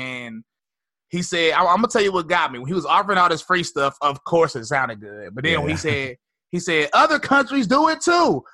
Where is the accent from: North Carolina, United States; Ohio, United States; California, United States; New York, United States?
North Carolina, United States; High Point; Well, I grew up in High Point, North Carolina.